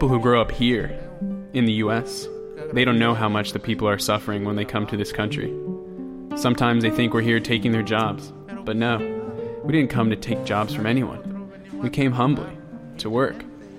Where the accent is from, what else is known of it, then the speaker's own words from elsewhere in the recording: Guerrero, Mexico; now in United States; I come from Mexico, from a town in the state of Guerrero. It's a little town in the mountains. There's nothing there. No money, no resources.